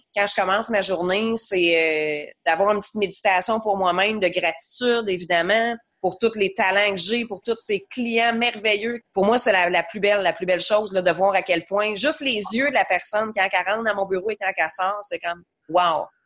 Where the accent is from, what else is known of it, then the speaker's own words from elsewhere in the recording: Quebec, Canada; je suis revenue dans mon coin de pays, qui est les cantons de l'Est